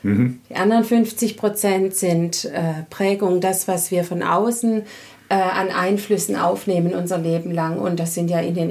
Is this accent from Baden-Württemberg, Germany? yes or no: yes; Baden-Württemberg, Germany; accent: Swabian; danke, dass ihr uns unseren schwäbischen Akzent nicht übel nehmt.